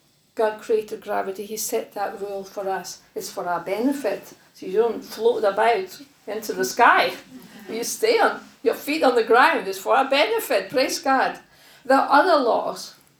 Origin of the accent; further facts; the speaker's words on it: Denmark; of course I'm from Denmark, so it's a different education system